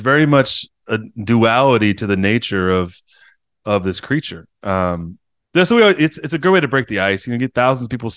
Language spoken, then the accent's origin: English; Chico, California, United States; now in San Diego, United States; Yeah, I live in San Diego. I lived in San Diego for 6 years. I'm from Chico.